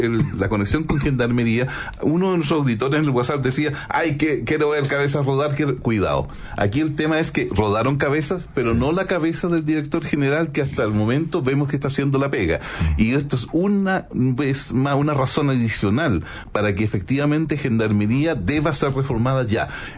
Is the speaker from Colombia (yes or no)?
no; Chile; la principal lección que tenemos que sacar nosotros como chilenos y en Chile del caso mexicano es a lo que puede llegar a ocurrir.